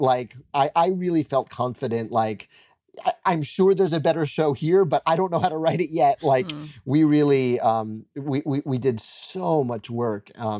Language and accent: English; New York, United States; I'm a New Yorker, so I'm pretty morbid. I'm pretty superstitious.